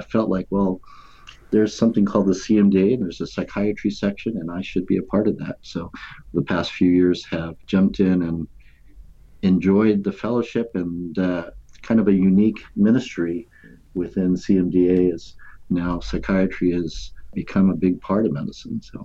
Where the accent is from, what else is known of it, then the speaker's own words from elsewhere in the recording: California, United States; I was raised in Southern California, had a grandmother who took care of me while my parents were at work.